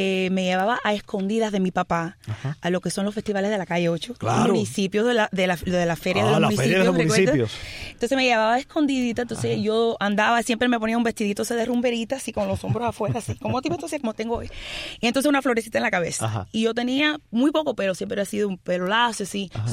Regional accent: Cuba; Las personas me preguntan y yo digo que yo soy cubana. Yo soy cubana

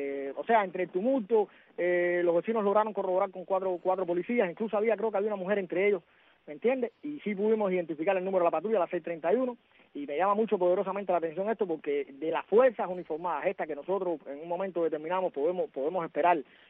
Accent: Cuba; soy un cubano común y corriente

